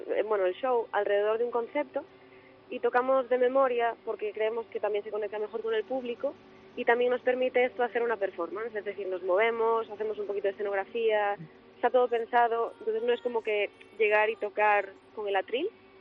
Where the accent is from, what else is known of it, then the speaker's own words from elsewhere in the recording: Lugo, Galicia, Spain; como lucense y como gallega me hace especial ilusión.